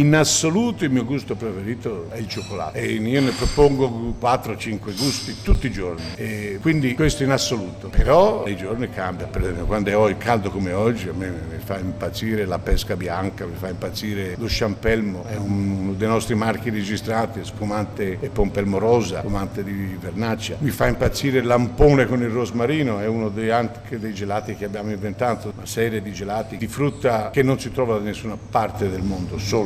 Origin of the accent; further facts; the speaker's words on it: Poggibonsi, Tuscany, Italy; io vengo, sono nato qui nei dintorni, abitavo da ragazzino, abitavo a Poggibonsi, quindi qui accanto.